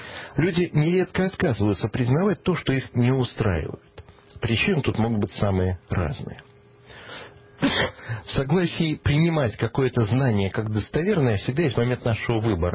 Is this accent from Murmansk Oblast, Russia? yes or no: yes; Severomorsk, Murmansk Oblast, Russia; когда я рос в Североморске, Мурманской области